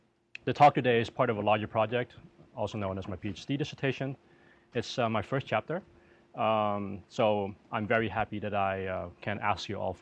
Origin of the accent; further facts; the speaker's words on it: Amsterdam, North Holland, Netherlands; now in United States; The other part of my background is I'm from Holland. I'm born and raised in Amsterdam. I got here to the United States in 2004